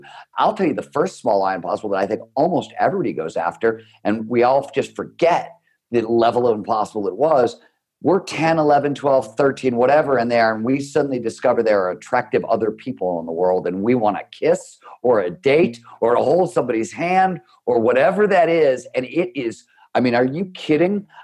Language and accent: English; Cleveland, Ohio, United States; I grew up in Cleveland, Ohio. I wanted to be a writer from the time I was 5 years old. Cleveland, Ohio in the 70s when I was growing up was a blue-collar steel mill town.